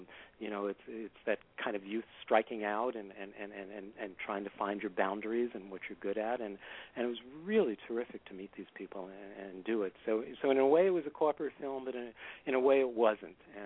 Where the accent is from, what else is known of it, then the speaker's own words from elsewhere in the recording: New York, United States; I mean, it was a shock to my system being a New Yorker.